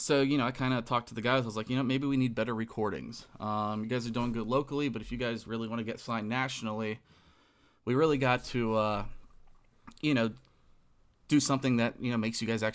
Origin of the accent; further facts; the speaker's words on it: Cincinnati, Ohio, United States; and then back to my hometown in Cincinnati at the time.